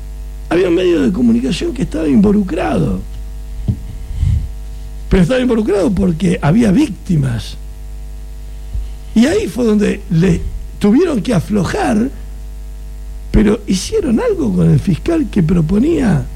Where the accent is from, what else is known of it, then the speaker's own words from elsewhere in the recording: Argentina; Estamos en Argentina, somos Argentina.